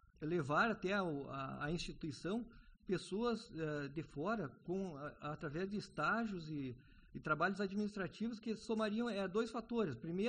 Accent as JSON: {"language": "Portuguese", "town": "Palmeira das Missões", "region": "Rio Grande do Sul", "country": "Brazil", "said": "uma cidade de onde eu venho, que é a Palmeira das Missões."}